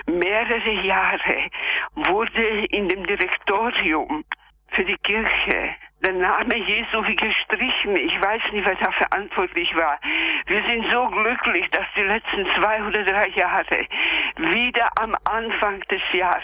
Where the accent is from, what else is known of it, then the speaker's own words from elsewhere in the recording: Czechia; moved away; Ich komme aus Tschechien, in der Nähe von Schlesien geboren.